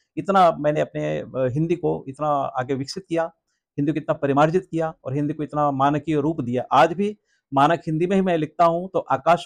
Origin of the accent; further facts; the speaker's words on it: Korbi, Chhattisgarh, India; मैं कनखोरा तहसील के कोरबी गांव का निवासी हूं, जहां पर एकमात्र रेडियो 1964 में एक ही बजता था।